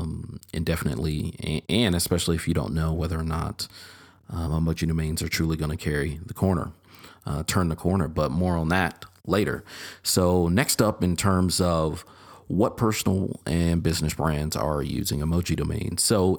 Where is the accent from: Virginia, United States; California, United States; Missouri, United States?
Missouri, United States; I'm from Missouri, so you're the show me state.